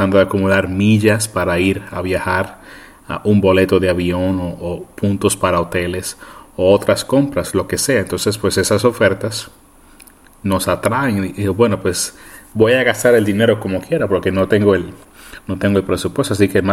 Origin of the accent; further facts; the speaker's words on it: Puerto Rico; now in United States; especialmente aquí, en los Estados Unidos, pero incluso yo crecí en Puerto Rico